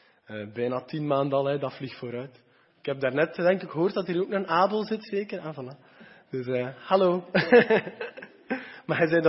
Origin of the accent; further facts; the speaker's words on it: Geraardsbergen, East Flanders, Belgium; Ik ben van Gerardsbergen, dus uit het zuiden van Oost-Vlaanderen.